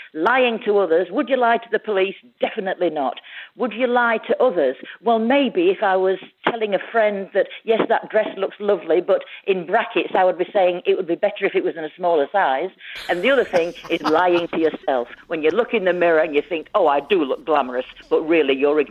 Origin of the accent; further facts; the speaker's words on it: Scunthorpe, Yorkshire and the Humber, United Kingdom; moved away as an adult; now in Cooya Beach, Australia; We're from Scunthorpe.